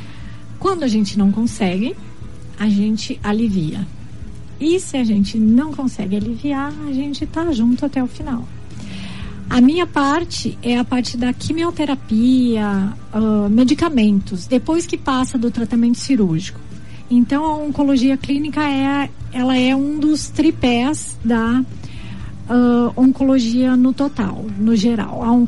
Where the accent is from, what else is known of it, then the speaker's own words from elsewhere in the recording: Rio Grande do Sul, Brazil; moved away as an adult; now in Dourados, Brazil; Há 13 anos, vai fazer 14 anos já. Eu nasci no Rio Grande do Sul.